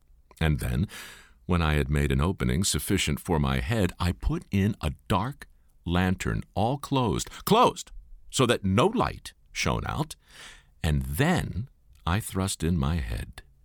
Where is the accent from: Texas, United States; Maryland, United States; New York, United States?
Maryland, United States; Baltimore; moved to my hometown in Baltimore